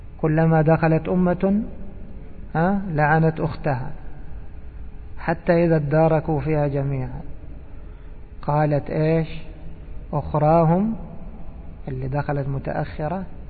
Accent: Egypt; ايش يقولوا عندنا في مصر؟

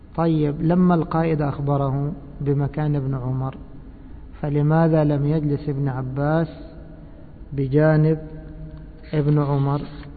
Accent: Egypt; وكما يقولون عندنا في مصر اللي على رأسه إيش بطحة بيحسس عليها.

